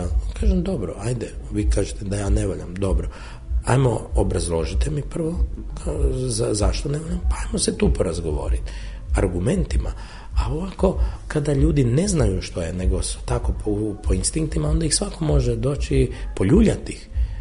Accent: Zagreb, City of Zagreb, Croatia; taj Dubrovački je meni strani, ja sam purger, ja sam iz Zagreba

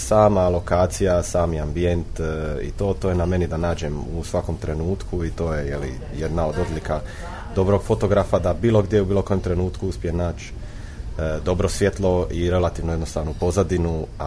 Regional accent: Split, Split-Dalmatia County, Croatia; born there; rođen sam u Splitu.

